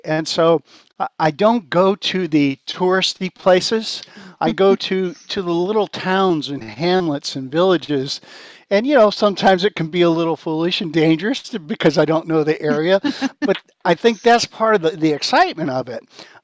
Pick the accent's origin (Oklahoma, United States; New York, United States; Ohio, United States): Ohio, United States; I grew up in Eastern United States, a state called Ohio. For all of my pre-adult years, I was born and raised there.